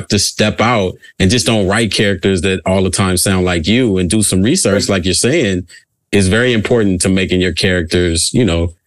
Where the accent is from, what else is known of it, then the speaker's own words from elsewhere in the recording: California, United States; like I'm from California, it's totally different slang than Brooklyn.